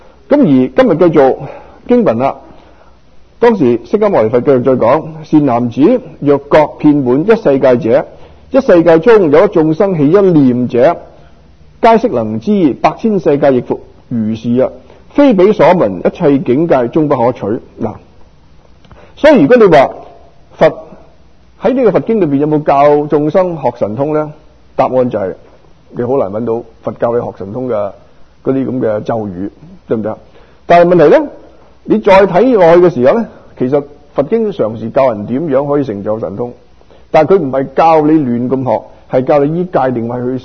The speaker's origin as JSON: {"language": "Chinese", "region": "Guangdong", "country": "China", "said": "即是世俗講的說話，我們廣東人講得條物歹累身家。"}